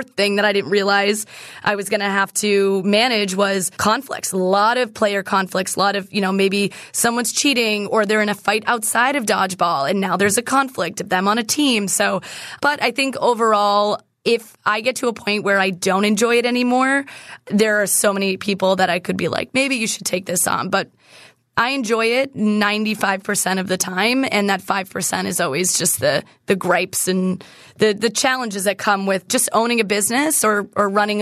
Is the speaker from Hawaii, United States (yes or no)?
no; Massachusetts, United States; So we didn't play dodgeball in school. I'm from Massachusetts.